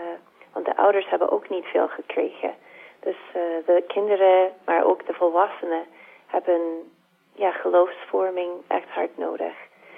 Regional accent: Tennessee, United States; Dutch is a second language; moved away as an adult; now in Sittard, Netherlands; Ik woon in Sittard in het zuiden van Nederland, maar ik kom niet oorspronkelijk uit Nederland. Ik ben Amerikaans. Ik ben Dominicanes van Sint Cecilia en ons moederhuis ligt in Nashville, Tennessee. En ik ben van daaruit naar Nederland gekomen.

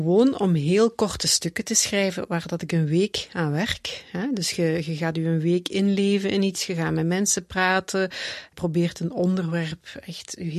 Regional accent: Genk, Limburg, Belgium; now in Hemiksem, Belgium; Ik ben van Limburgse afkomst. Hè. Ik ben opgegroeid in Genk, maar ik woon al 25 jaar in het Antwerpse. Op verschillende plekken. Nu ben ik geland in Hemiksem.

